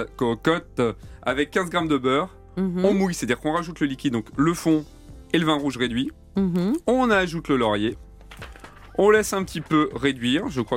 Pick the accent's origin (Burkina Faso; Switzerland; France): France; Lyon, Auvergne-Rhône-Alpes; Je viens de Lyon.